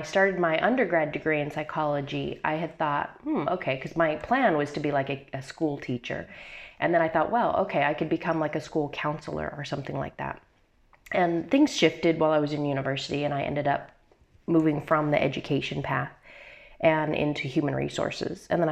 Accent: United States; now in Australia; I am originally, I am American, but I've been living in Australia for the past, off and on, for about 30 some odd years. So Australia is very much home.

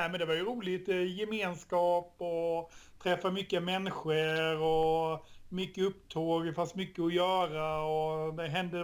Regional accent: Reftele, Jönköping County, Sweden; Är från västra Småland, från början från ett samhälle som heter Räftele.

